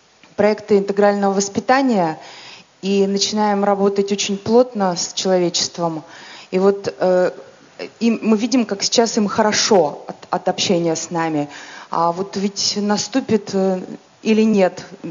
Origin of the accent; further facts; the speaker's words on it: Perm, Perm Krai, Russia; из Перми.